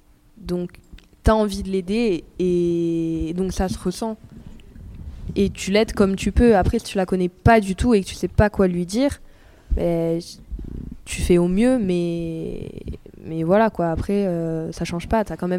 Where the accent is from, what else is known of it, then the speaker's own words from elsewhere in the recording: Occitanie, France; nous on est dans les PO, on vient d'à côté de Perpi.